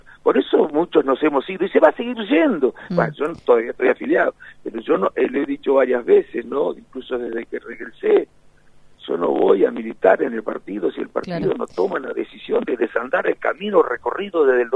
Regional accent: Argentina

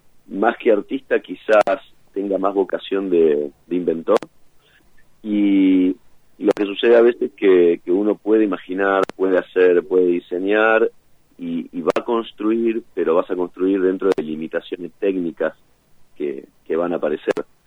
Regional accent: Campana, Buenos Aires Province, Argentina; born there; also born or lived in Quequén; now in Villa La Angostura, Argentina; Soy más angosturense que de cualquier otro lado. Soy nacido en Campana, uh-huh. He estado en Quequén, sureste de la provincia de Buenos Aires, y desde hace, bueno, como te decía otra vez, 17 años estoy acá en la ciudad de Villa La Angostura.

